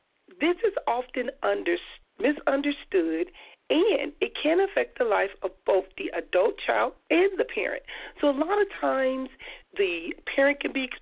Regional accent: Compton, California, United States; growing up in Compton and just the way I grew up, I've never heard of that term before.

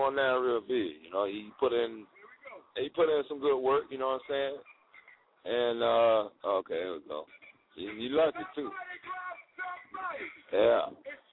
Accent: Puerto Rico; Ever since I came from Puerto Rico

